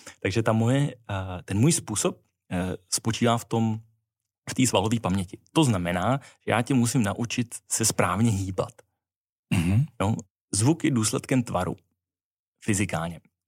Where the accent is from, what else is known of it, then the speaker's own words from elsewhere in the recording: Prague, Czechia; já jsem z Prahy, rodiče nejsou rodilí mluvčí, nikde jsem jako nežil